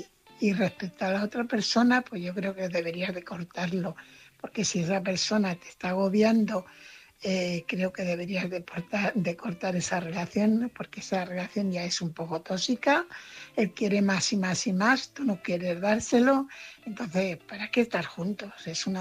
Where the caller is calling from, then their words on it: Fuenlabrada, Community of Madrid, Spain; corresponsal de Fuenlabrada.